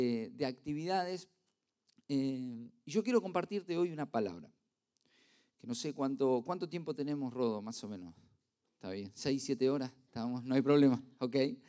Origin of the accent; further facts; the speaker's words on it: Avellaneda, Buenos Aires Province, Argentina; Nosotros somos de Avellaneda, no sé si alguno conoce, más precisamente de Villa Domínico.